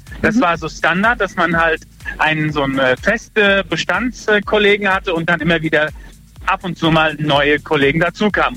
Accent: Rhineland-Palatinate, Germany; also ich bin aus Pillegeheck, an der Mosel.

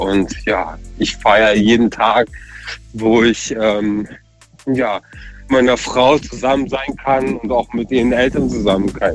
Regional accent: Munich, Bavaria, Germany; now in Breisgau-Hochschwarzwald, Germany; Und ich bin auch tatsächlich dann von Bayern, also ich komme aus Bayern selber, also aus München, und bin dann tatsächlich dann nach in Breisgau Hochschwarzwald hochgezogen

